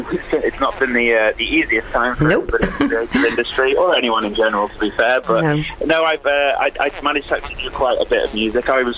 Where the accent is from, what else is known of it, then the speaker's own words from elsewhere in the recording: Chester, North West England, United Kingdom; So, I'm from Chester.